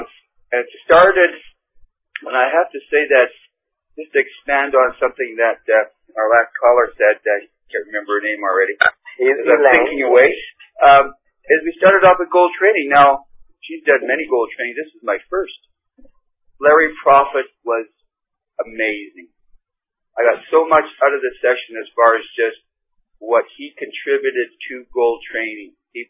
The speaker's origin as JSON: {"language": "English", "town": "Winnipeg", "region": "Manitoba", "country": "Canada", "said": "from Winnipeg."}